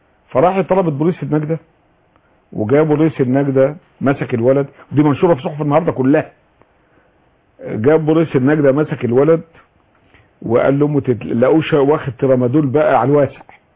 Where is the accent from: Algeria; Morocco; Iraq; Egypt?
Egypt; احنا كمصريين بالمصري حولناها الى حبوب دافعة للإجرام